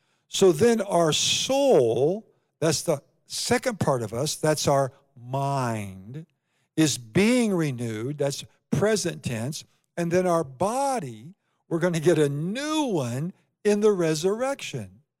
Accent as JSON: {"language": "English", "region": "Iowa", "country": "United States", "tie": "born or raised there", "said": "You know, I grew up in Iowa in a small town below Des Moines."}